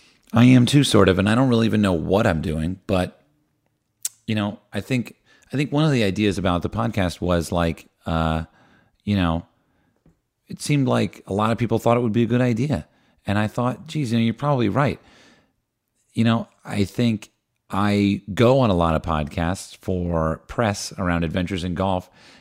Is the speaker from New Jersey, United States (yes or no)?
yes; New Jersey, United States; I grew up in New Jersey.